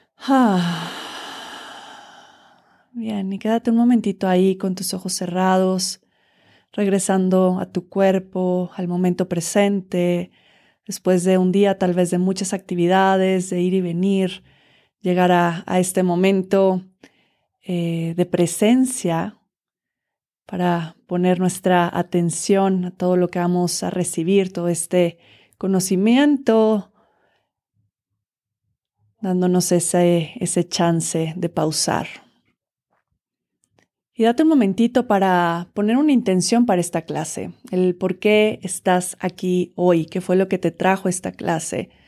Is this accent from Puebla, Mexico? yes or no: yes; Cholula, Puebla, Mexico; Soy de Puebla, de Cholula, radico aquí en Cholula